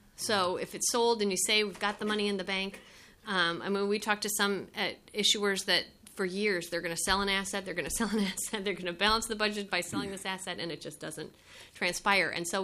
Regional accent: Virginia, United States; No, I'm actually from Northern Virginia.

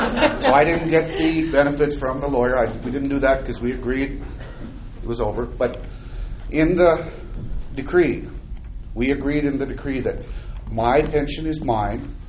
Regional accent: Akeley, Minnesota, United States; I'm from Akeley, Minnesota

